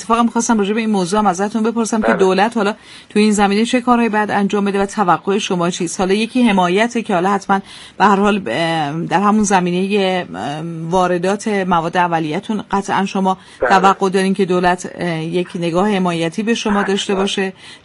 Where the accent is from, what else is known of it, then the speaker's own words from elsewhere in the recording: Iran; خود من به عنوان یک ایرانی واقعا ترجیح همین هست که کفش ایرانی بخرم